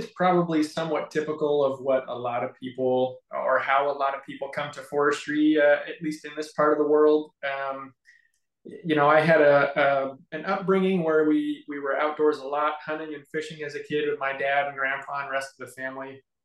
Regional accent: Oregon, United States; So I am from Western Oregon.

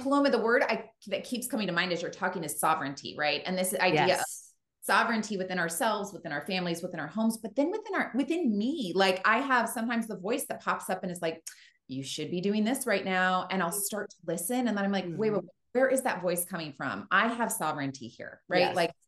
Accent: California, United States; I'm from California originally, and Texas, I'm always sort of like, I'm not sure, but Austin, like, I can deal.

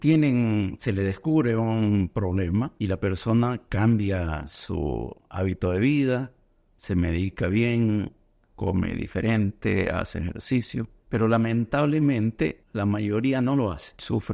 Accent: Santa Cruz, Bolivia; born there; also born or lived in Argentina; yo nací en Santa Cruz, estudié en el Colegio La Salle, después hice la carrera de medicina en Córdoba, en la Argentina. Volví, como todos en esa época, el año 78

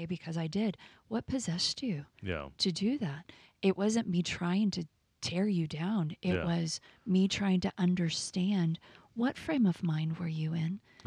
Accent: Texas, United States; I was raised over here. I was raised in Texas.

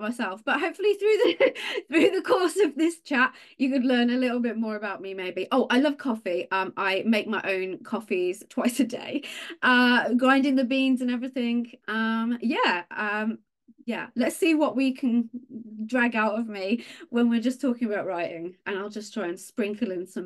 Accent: United Kingdom; I am British.

